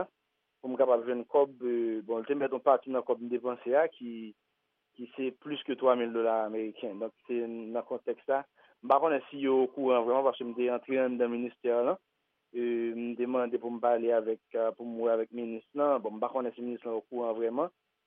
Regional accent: Haiti; c'est moi-même comme seul haïtien

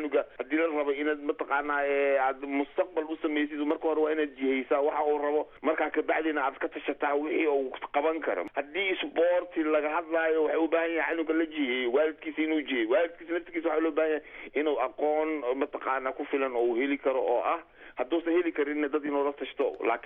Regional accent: Kismayo, Lower Juba, Somalia; Kismaayo waa magaaladeyda anigu.

